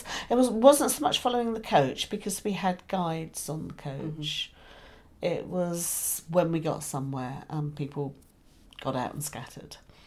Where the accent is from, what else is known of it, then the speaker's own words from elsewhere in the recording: Australia; of course I'm Australian, so I'm used to travelling these huge distances